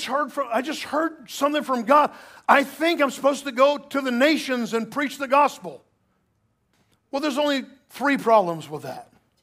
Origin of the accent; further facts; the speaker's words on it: Sanford, Florida, United States; Growing up in Sanford, Florida, down by Orlando, when we moved there, there was one family doctor in town, Dr. McDaniel.